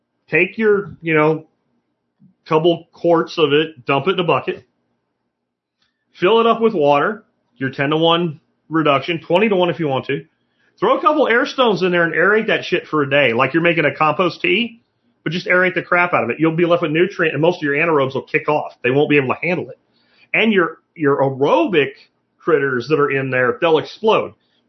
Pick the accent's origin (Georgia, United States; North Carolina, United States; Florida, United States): Florida, United States; Well, I grew up in Florida, and I remember going to a place where they showed us a Tuscan skull of a mammoth that was unearthed in Florida.